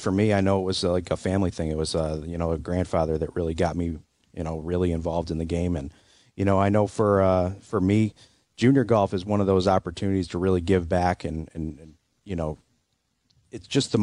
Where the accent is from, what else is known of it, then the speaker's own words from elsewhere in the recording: Hamburg, New York, United States; I'm from Hamburg, and I just take a short drive.